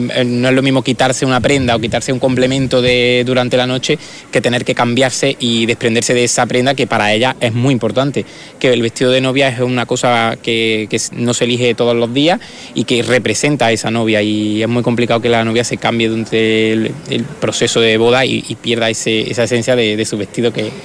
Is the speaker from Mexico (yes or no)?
no; Villafranca, Andalusia, Spain; no más que ser de Córdoba ya es importante, como te he dicho, soy de Villafranca